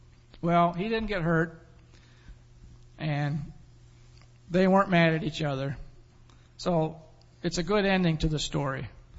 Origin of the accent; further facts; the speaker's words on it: Bay City, Michigan, United States; I'm originally from Bay City, and occasionally when I go back there for business and visiting, you notice little changes here.